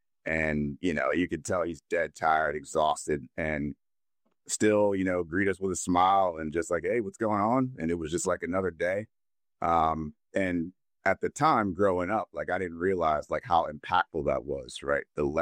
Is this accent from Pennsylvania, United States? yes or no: yes; Philadelphia, Pennsylvania, United States; So I'm born and raised in Philadelphia. I'm on the East Coast, same as you, but a little north of you. I grew up in Philadelphia. Growing up in the hood, as you might call it, right?